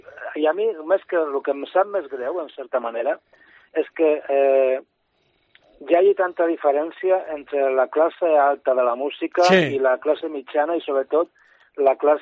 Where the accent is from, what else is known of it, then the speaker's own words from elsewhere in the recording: Barcelona, Catalonia, Spain; born there; Jo vaig néixer a Barcelona, però a favor meu puc dir que estic casat amb una noia de Santa Cristina d'Aro.